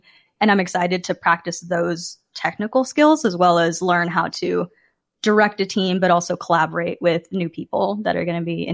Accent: Dallas, Texas, United States; I was coming from Dallas, Texas, where I had grown up.

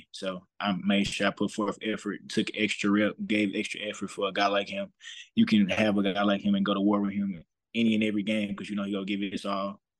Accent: Missouri, United States; I'm a guy from Missouri, so it's like well played at Missouri

